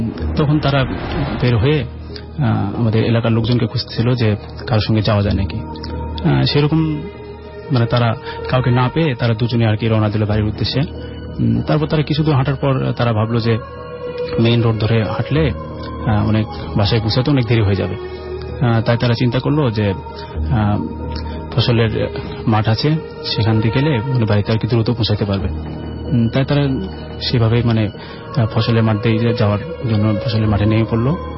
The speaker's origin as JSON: {"language": "Bangla", "town": "Joypurhat", "region": "Rajshahi Division", "country": "Bangladesh", "lives_now": "Dhaka, Bangladesh", "said": "আমার home district Joypurhat"}